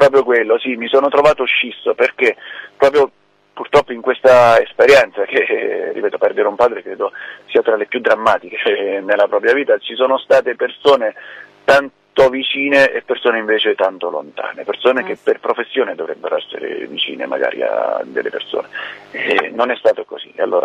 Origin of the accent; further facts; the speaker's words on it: Rome, Lazio, Italy; io sono originario di Roma, sono nato a Roma e quindi ci torno spesso con la mia famiglia